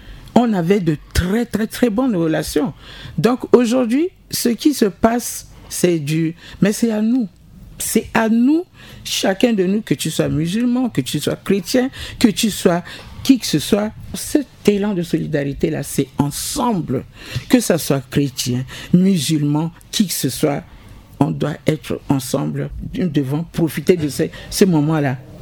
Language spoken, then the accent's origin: French; Bambari, Ouaka, Central African Republic; also born or lived in Bangui; Moi, pratiquement, j'ai grandi que dans des quartiers musulmans. J'ai grandi à Bambari, au quartier Adi, où mes parents travaillaient là-bas. Je suis resté là-bas jusqu'à l'âge de 13 ans, 14 ans, quand j'ai été admise au lycée technique.